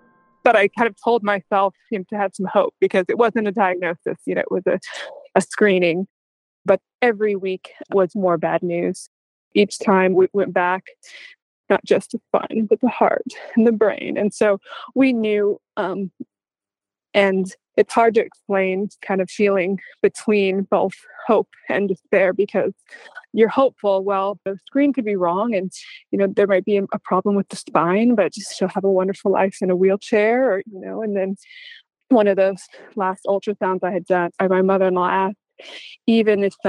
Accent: Texas, United States; I'm a Texan. I'm a mother of two. I have been in Texas, raised here.

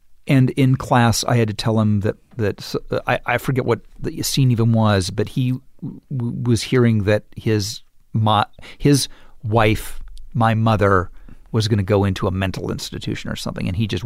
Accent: United States; It's a fish out. I'm American.

